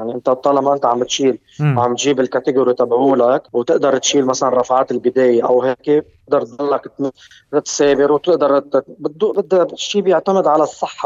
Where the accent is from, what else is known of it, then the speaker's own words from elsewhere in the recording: Lebanon; لأنه شبعنا نحن كشعب لبناني،